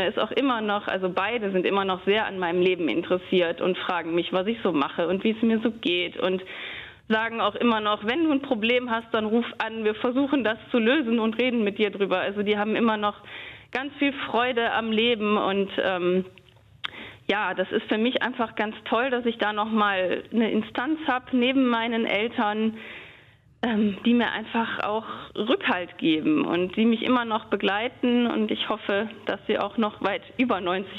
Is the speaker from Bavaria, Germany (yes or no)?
no; North Rhine-Westphalia, Germany; accent: Lower Rhine dialect; dass meine Oma mir unseren Dialekt beigebracht hat, den Niederrheinischen, der ist ja so ein bisschen wie der Kölner Dialekt. Also das bedeutet für mich einfach sehr viel Heimat.